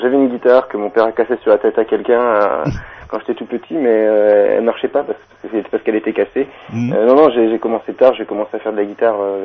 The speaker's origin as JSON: {"language": "French", "country": "Luxembourg", "said": "Non, en fait je suis luxembourgeois."}